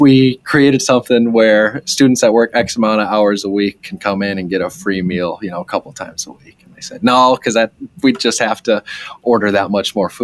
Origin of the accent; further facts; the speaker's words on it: Rochester, Minnesota, United States; I grew up in Rochester, Minnesota, and grew up as a cradle Catholic